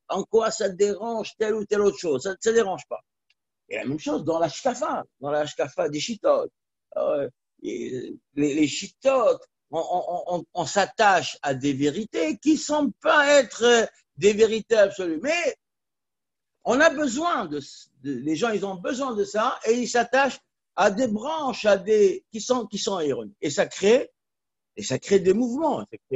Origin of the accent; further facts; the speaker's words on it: Tunisia; Alors nous, on est de Tunisie, les autres, ils sont d'Algérie.